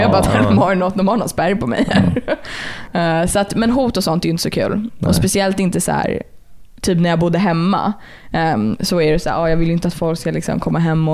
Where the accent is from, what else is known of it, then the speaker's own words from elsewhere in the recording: Sweden; Men jag är svensk.